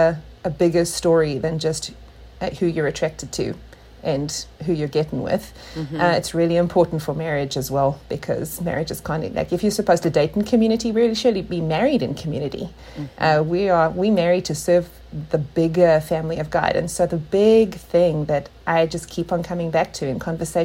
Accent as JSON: {"language": "English", "country": "South Africa", "moved": "yes", "lives_now": "United States", "said": "I talk funny because I'm from South Africa. I've been in the States for about 16 years."}